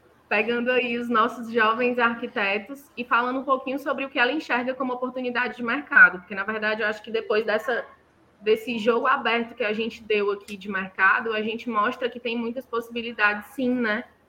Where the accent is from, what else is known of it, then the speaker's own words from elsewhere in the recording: Ceará, Brazil; Gente, eu sou cearense, acorda.